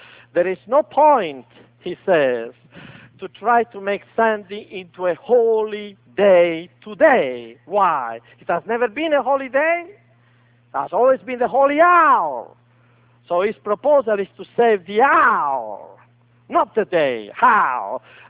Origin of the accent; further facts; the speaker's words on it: Italy; accent: Italian; English is a second language; now in United States; I have not yet decided to become a Yankee because my accent is still Italian. Unless I lose my accent, how can I become an American?